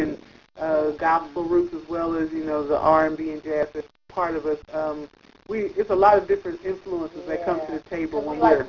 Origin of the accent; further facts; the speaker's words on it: Los Angeles, California, United States; we're from Los Angeles, and we sing a lot around in our area